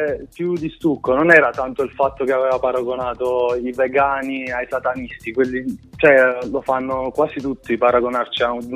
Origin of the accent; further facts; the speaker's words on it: Naples, Campania, Italy; Di Napoli, la provincia di Napoli.